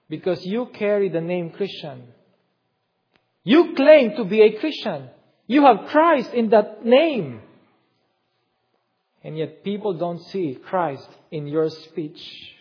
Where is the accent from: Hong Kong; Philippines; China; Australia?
Philippines; English is a second language; now in United States; When I talk, people know that I am not originally from the U.S. because of my accent. And hence, people ask me, "Where are you from originally?" And I tell them, "From the Philippines."